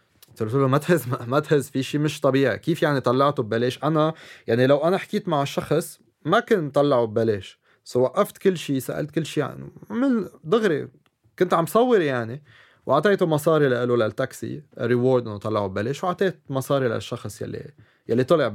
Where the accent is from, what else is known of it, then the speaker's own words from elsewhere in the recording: Lebanon; بيقول لي انت من وين بقول له انا من لبنان